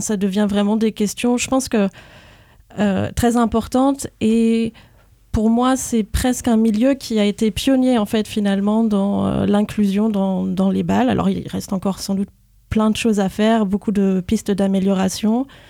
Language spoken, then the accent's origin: French; Brittany, France; Et donc, je suis partie de Bretagne pendant 10 ans et dès mon retour, il y a quelques mois, je suis revenue